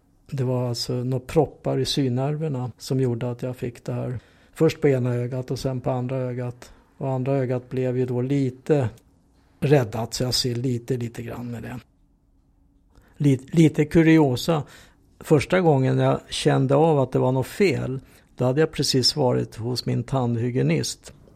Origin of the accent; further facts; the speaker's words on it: Hungary; first language Hungarian; Swedish is a second language; now in Sweden; Och jag är ursprungligen från Ungern. Så jag har ju faktiskt bott här i större delen av mitt liv. Ända sedan 1951 kom jag hit. Och blev jättesvensk